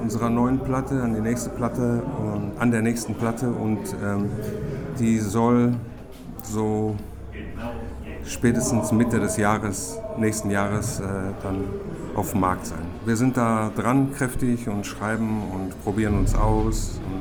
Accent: Greece; Das erinnert mich so ein bisschen an meine Wurzeln. Nämlich, ich bin Grieche und Amphitheater, das verbinde ich so ein bisschen.

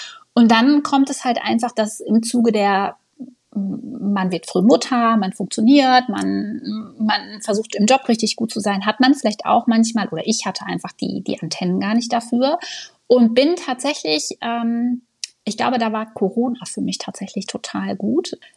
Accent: Unna, North Rhine-Westphalia, Germany; Also ich bin 42, wohne am Niederrhein, bin aber nicht gebürtig hier geboren, komme gebürtig aus Unna. Das ist kurz hinter Dortmund am Schönkamener Kreuz

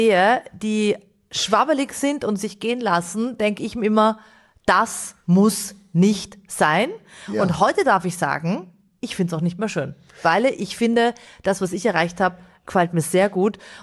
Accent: Spain; Ich bin Spanierin.

